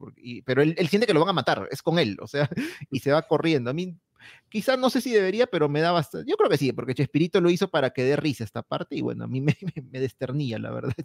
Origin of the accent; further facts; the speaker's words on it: Peru; Como peruanos que somos